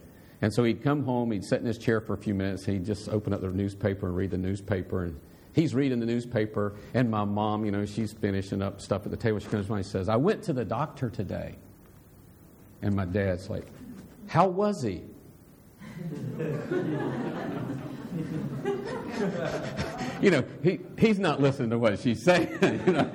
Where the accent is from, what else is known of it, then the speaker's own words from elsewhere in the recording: North Carolina, United States; I was from North Carolina and ministered in an area where there was Fort Bragg and Pope Air Force Base, a lot of soldiers.